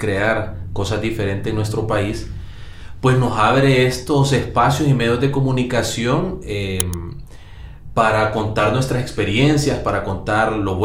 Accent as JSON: {"language": "Spanish", "town": "Siguatepeque", "region": "Comayagua", "country": "Honduras", "tie": "born or raised there", "said": "Nosotros somos nativos de Comayagua, ¿verdad? Mi papá y mi mamá, pues en su etapa joven decidieron venirse, mudarse a Siguatepeque, principalmente por motivos de trabajo. Y pues en ese tiempo fue donde yo inicié mi primaria, mi secundaria"}